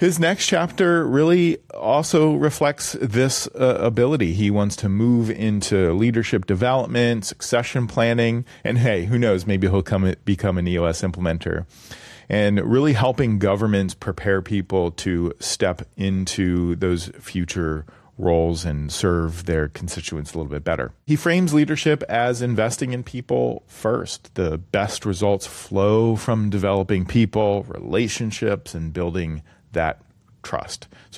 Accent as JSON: {"language": "English", "town": "Philadelphia", "region": "Pennsylvania", "country": "United States", "said": "Or maybe Gritty. I'm from Philadelphia."}